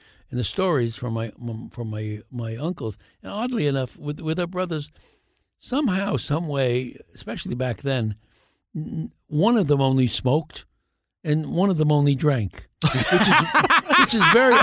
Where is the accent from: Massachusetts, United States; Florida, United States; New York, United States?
New York, United States; Brooklyn; But I think growing up in Brooklyn gives you a real perspective on life.